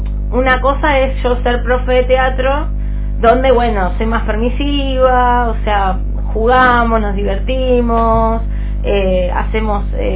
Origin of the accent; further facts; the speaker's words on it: Argentina; Soy joven, argentina divina y con ganas de seguir por delante